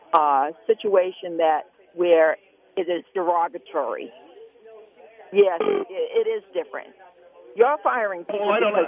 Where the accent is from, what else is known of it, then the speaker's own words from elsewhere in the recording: Massachusetts, United States; Hi, I'm from Massachusetts, and I'm listening to you again.